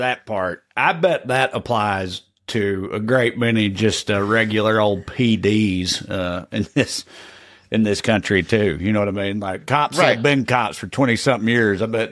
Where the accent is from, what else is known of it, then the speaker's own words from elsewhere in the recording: United States; obviously that would suck since I'm an American and I live here